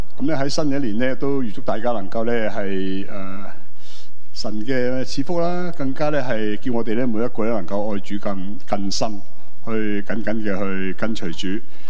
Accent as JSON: {"language": "Chinese", "country": "Hong Kong"}